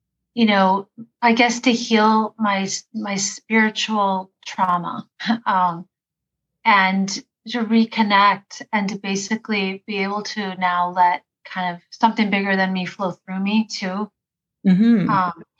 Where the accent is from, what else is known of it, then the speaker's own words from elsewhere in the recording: Green Bay, Wisconsin, United States; I grew up in Green Bay, Wisconsin, a very conservative place. We were like the freaks of our Catholic school